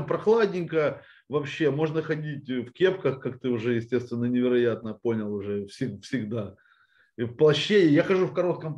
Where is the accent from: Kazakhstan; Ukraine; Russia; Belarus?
Ukraine; Odesa, Odesa Oblast; Я уже начал ходить на море. Ну, как все настоящие одесситы зимой.